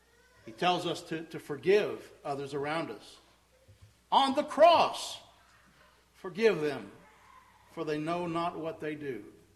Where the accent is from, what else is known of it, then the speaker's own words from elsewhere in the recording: Texas, United States; And I'm not from the South, I'm from Texas, so I know about one.